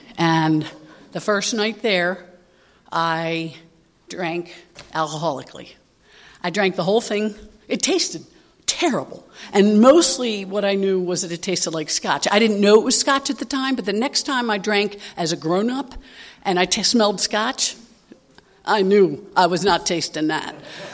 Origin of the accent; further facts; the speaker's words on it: East Coast, United States; And so I grew up on the East Coast. I grew up in a family of, Irish Catholic people.